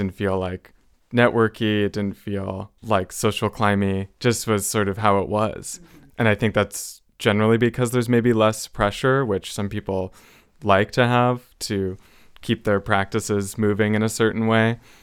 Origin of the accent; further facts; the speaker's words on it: Silver Lake, California, United States; a lot of the times when I say, like, I'm from Silver Lake, people say, you must have seen so much change.